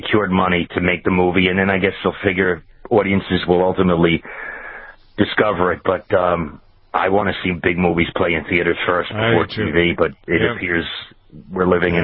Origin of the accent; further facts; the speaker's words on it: New York, United States; Well, I used to watch this all the time when I grew up in New York.